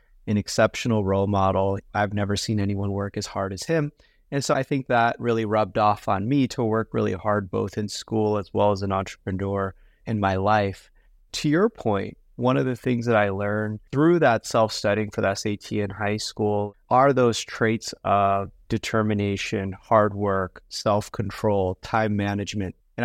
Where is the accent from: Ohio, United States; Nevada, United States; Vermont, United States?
Nevada, United States; Las Vegas; I grew up in Las Vegas, Nevada, not exactly known for its excellent education system. So I went to public school there.